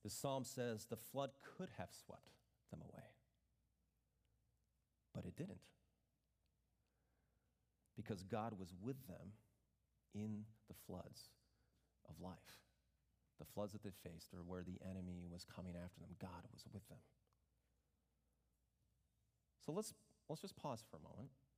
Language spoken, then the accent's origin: English; Illinois, United States; Growing up in the Chicago area, I wasn't like super familiar with flash floods.